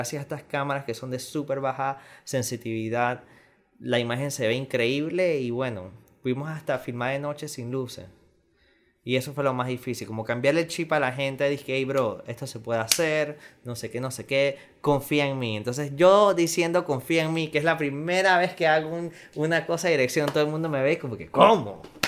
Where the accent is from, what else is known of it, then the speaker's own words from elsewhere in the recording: Panama; soy panameño, cédula 8, y soy el escritor y director de la película